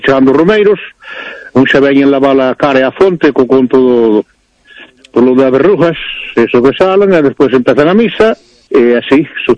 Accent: Cabana de Bergantiños, Galicia, Spain; Son de Cabana, de Santiño.

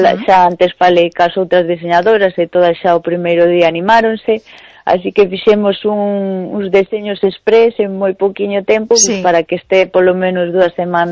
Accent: Palas de Rei, Galicia, Spain; Sí, na miña terriña en Palas de Rei

